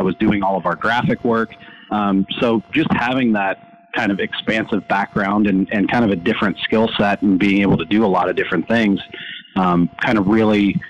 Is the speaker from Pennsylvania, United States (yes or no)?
yes; Pittsburgh, Pennsylvania, United States; I grew up in Pittsburgh and have been a fan all my life, and was one of the babies with the terrible towel on them when they were born.